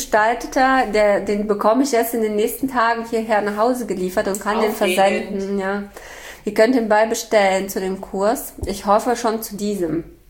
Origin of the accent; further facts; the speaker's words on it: Berlin, Germany; Ich komme ja aus Berlin.